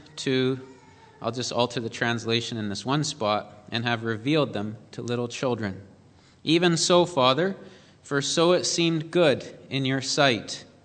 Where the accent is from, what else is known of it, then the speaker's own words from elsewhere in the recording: Austin, Manitoba, Canada; growing up in Austin, Manitoba does not prepare you well for life in the Golden State.